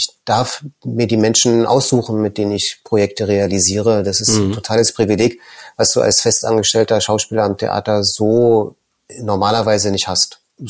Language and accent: German; East Germany, Germany; und ich so als Ossi hatte eben Lust rumzukommen und zu reisen